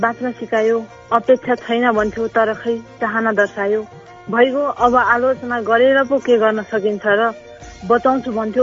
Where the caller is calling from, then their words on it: Kirtipur, Bagmati, Nepal; कीर्तिपुरबाट।